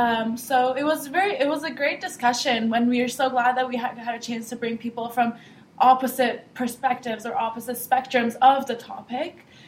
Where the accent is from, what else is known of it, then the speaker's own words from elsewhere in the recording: Canada; also born or lived in Turkey; I was born in Turkey, but I grew up in Canada.